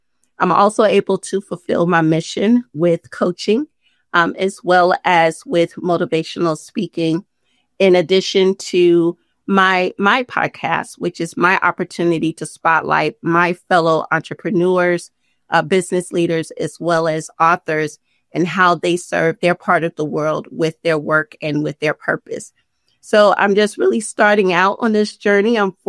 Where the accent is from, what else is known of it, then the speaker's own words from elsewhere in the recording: North Carolina, United States; I am a native from North Carolina. I was educated here in the state of North Carolina